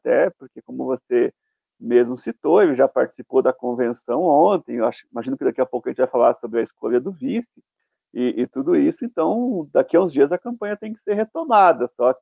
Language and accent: Portuguese; Brazil; Para nós que somos brasileiros